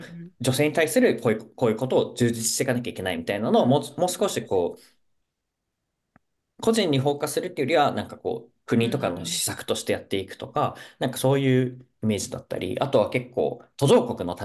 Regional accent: Saitama, Japan; 私、埼玉県出身なので

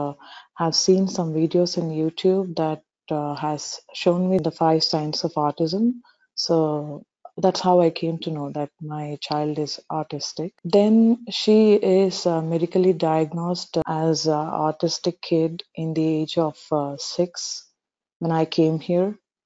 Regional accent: Visakhapatnam, Andhra Pradesh, India; now in Denver, United States; I'm basically from India. I come from southern part of India, and my native is Visakhapatnam, Vizag. And I have been living in United States, in Denver. I have been living here for the past 3.5 years or so.

